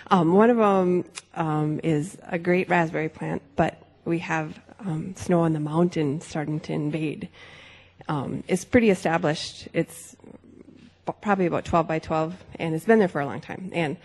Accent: Washburn, United States; from Washburn.

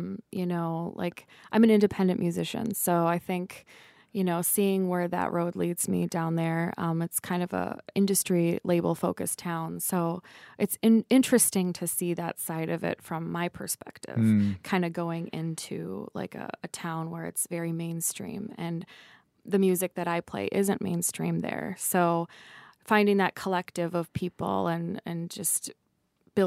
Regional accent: Midwest, United States; I think growing up in the Midwest has its own there's like a whole special thing to it. Like I grew up on a farm, you know, working class family, you know, just typical Midwestern family.

